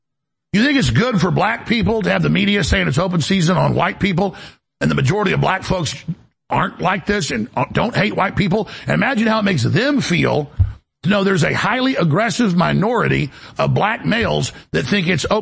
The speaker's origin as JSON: {"language": "English", "town": "Dallas", "region": "Texas", "country": "United States", "tie": "born or raised there", "said": "This was going on when I grew up in Dallas."}